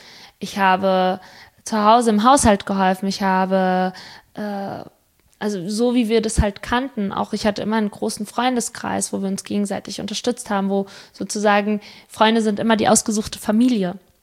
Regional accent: Spain; Aber gut, ich bin Spanierin.

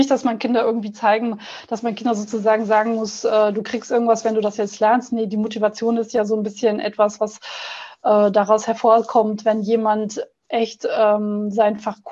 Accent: Germany; now in Austria; ich bin in Deutschland zur Schule gegangen.

